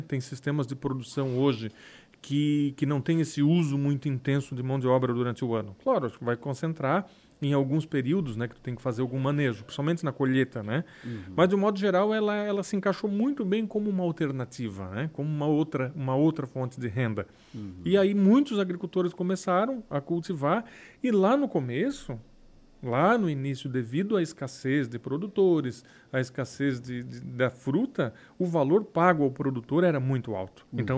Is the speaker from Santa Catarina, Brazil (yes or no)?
yes; Turvo, Santa Catarina, Brazil; now in Tubarão, Brazil; sou natural de Turvo, nasci em Turvo, saí muito cedo para estudar, né, e trabalhar, mas e moro atualmente em Tubarão, né?